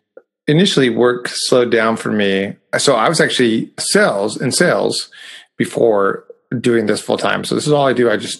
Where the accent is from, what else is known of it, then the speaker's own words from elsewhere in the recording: Washington, United States; also born or lived in Mexico; I'm originally from Washington, then lived in Mexico for 7 years and came back to Washington. Mm-hmm. Yeah. Mexico, 7 years, grew up there.